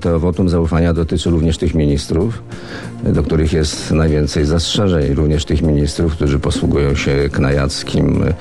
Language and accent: Polish; Żyrardów, Masovian Voivodeship, Poland; ja się wychowywałem na proletariackim, żeradowskim podwórku, gdzie taki język był dość powszechny